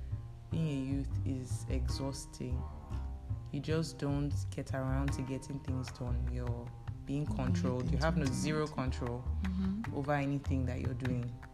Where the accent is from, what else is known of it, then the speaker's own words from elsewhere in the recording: Nigeria; what advantages do we actually even have as Nigerian youths? Zero.